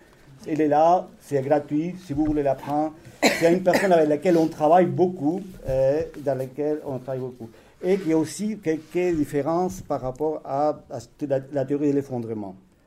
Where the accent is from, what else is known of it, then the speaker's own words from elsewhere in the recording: Andalusia, Spain; accent: Andalusian; French is a second language; peut-être que je vais prononcer mal à mon accent andalou